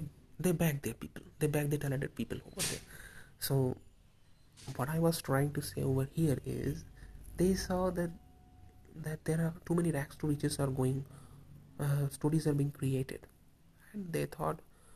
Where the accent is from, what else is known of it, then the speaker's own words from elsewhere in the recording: India; such Indians doing great things in foreign countries, and then we talk about how proud we are for being an Indian.